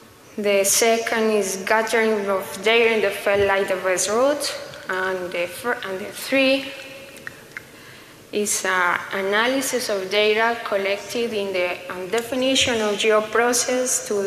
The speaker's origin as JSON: {"language": "English", "country": "Colombia", "said": "So I'm from Colombia. I am studying environmental engineer"}